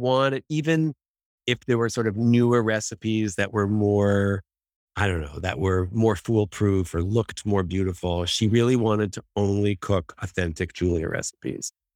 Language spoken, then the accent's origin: English; Toronto, Ontario, Canada; I grew up in Toronto.